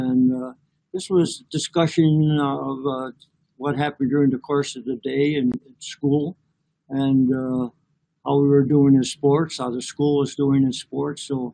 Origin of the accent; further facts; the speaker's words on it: Milwaukee, Wisconsin, United States; My greatest lesson taught as a child growing up in Milwaukee, Wisconsin, was that my parents tried to teach me to always be fair